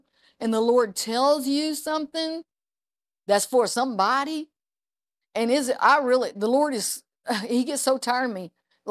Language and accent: English; Arkansas, United States; I'm from Arkansas, and we try not to hurt anybody's feelings ever, you know.